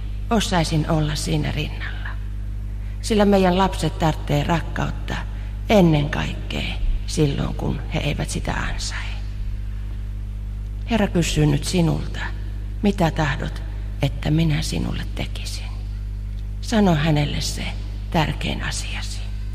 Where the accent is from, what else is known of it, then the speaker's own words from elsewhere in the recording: Savonia, Finland; Ja minä savolaisena jatkoin partun tien vielä kirkkaasti siinä.